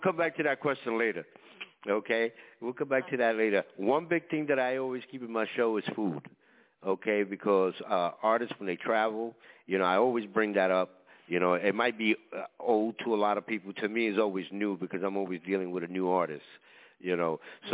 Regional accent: Bronx, New York, United States; You know, I'm from New York. I'm from the Bronx. So every corner has a Chinese restaurant or a Japanese restaurant somewhere underneath the L.

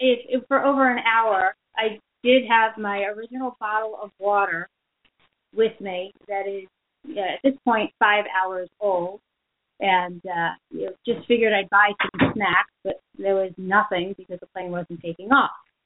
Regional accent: Miami, Florida, United States; And I'm from Miami, where it's 80 degrees.

